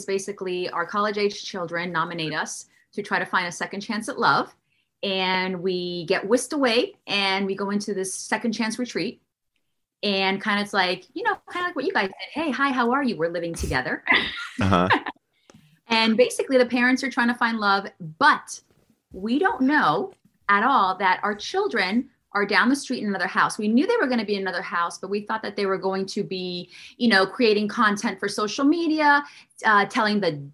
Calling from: Miami, Florida, United States; We're in sunny Miami, Florida.

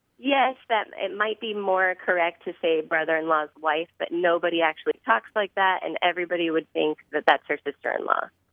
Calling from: San Diego, California, United States; I'm calling from San Diego.

